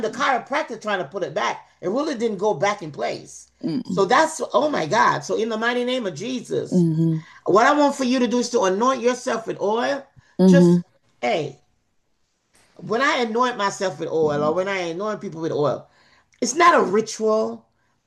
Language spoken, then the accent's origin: English; Jamaica; if I would say my country, because I'm from Jamaica